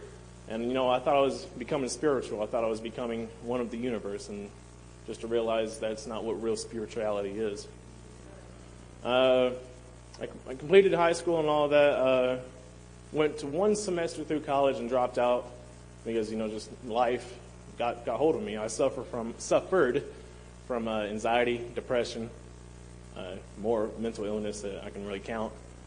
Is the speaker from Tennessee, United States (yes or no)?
yes; Winchester, Tennessee, United States; also born or lived in Dyersburg; 23 years old, from Winchester, Tennessee, but I was born in Dyersburg, Tennessee, if anybody knows where that is.